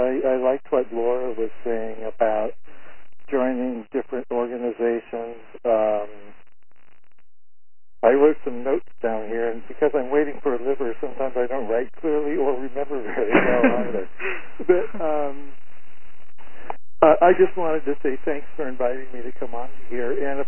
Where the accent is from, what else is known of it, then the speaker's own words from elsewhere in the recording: Sacramento, California, United States; I'm from Sacramento.